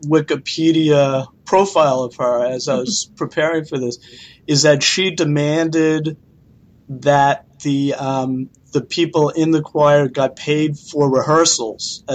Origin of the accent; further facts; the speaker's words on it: New York, United States; I mean, I'm a New Yorker, so I probably think that way.